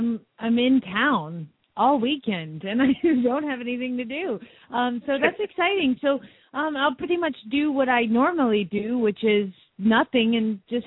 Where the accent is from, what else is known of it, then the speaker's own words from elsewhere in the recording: Phoenix, Arizona, United States; from Phoenix, Arizona